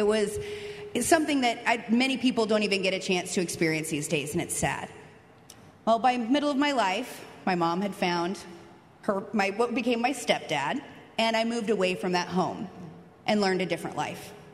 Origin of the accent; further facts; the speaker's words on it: United States; I was born and raised out here in Columbia County in a very unique situation, actually.